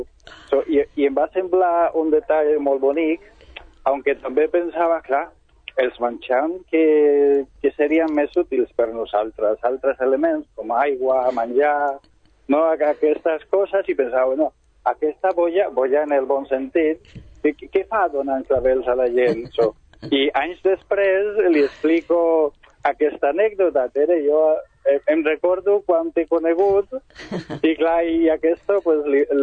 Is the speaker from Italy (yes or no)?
no; Colombia; Jo soc colombià, clar.